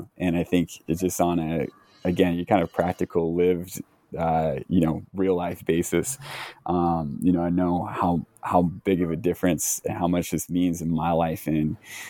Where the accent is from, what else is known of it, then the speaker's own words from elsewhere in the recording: California, United States; Yeah, so I'm from the East Bay area here in California.